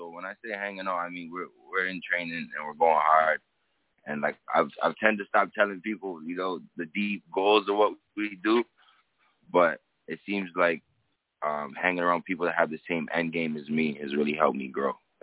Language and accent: English; Canada; Yeah, I live in Canada. I'm born and raised in Canada, and like, as far as moving around, I'm able to go.